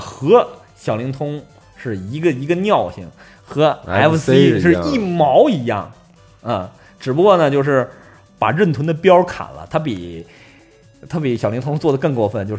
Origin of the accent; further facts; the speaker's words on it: China; 就是更适合我们就是中国人的习惯和手型了。